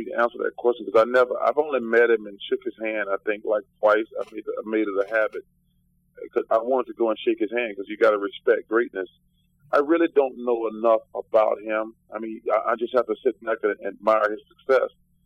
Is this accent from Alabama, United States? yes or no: yes; Alabama, United States; I mean, I'm from Alabama, so I obviously got a bunch of Alabama friends.